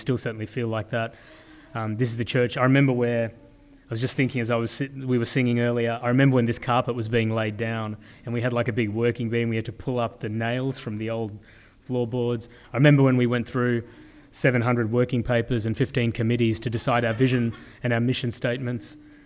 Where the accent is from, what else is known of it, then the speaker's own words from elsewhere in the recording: Australia; I'm from Australia, we have a special political system there.